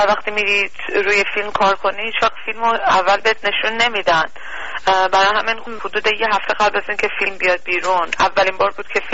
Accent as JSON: {"language": "Persian", "country": "Iran", "moved": "yes"}